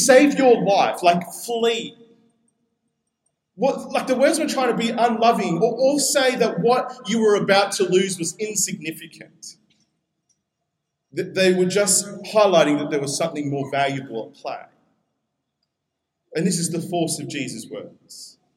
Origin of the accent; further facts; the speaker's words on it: New South Wales, Australia; now in Brisbane, Australia; I remember when we moved up to Brizzy. I came from New South Wales